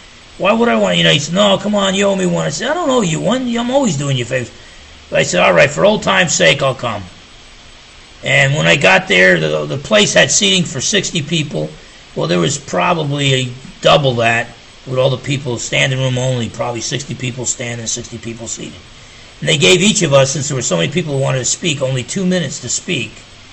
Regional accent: New Jersey, United States; I'm from Jersey. I get my 2 minutes.

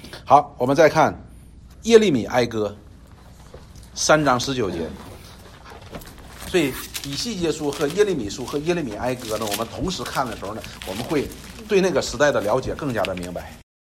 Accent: China; 我们中国人说什么？穷人的孩子早当家，就是这个意思。

